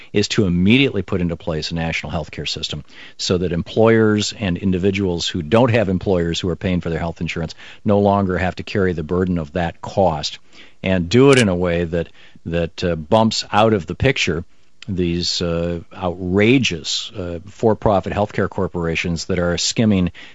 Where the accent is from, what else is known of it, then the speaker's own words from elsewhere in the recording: Lansing, Michigan, United States; I grew up in Lansing, Michigan.